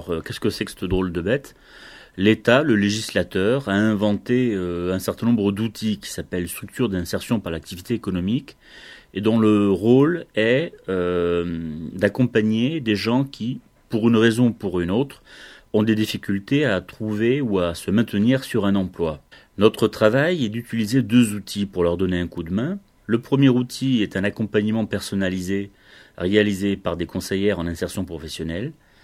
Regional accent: Occitanie, France; je suis Aveyronnais d'origine et je suis directeur d'Interemploi depuis maintenant un peu plus de 13 ans.

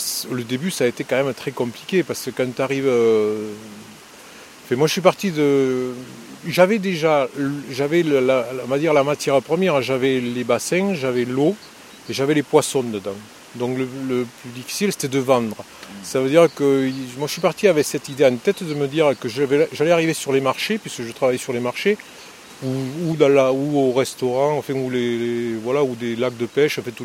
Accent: Salles-Courbatiès, Occitanie, France; D'où je viens pas de loin, je viens de Salle Courbatier. Voilà. Je suis né ici, moi.

